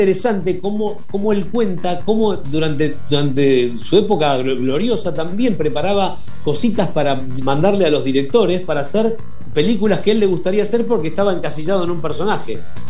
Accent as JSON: {"language": "Spanish", "country": "Argentina", "said": "fui invitado allí como argentino conocido en España"}